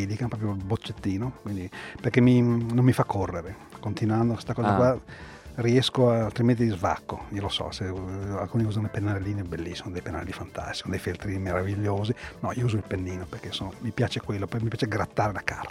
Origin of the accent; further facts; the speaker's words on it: Milan, Lombardy, Italy; Io sono di Milano, sono a 10 minuti da Bonelli.